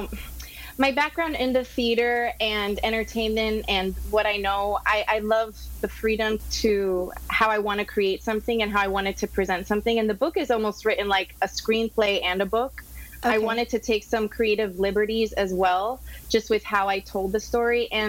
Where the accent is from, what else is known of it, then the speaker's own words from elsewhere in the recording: Miami, Florida, United States; I'm from Miami and born and raised here.